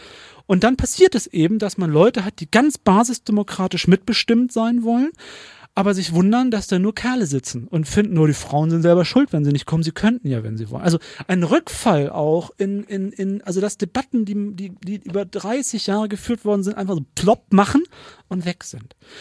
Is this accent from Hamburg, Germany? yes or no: yes; Bergedorf, Hamburg, Germany; Ich komme aus Bergedorf